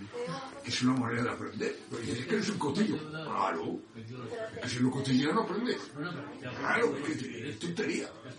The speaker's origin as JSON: {"language": "Spanish", "town": "Madrid", "region": "Community of Madrid", "country": "Spain", "said": "soy de Madrid, gato 100%."}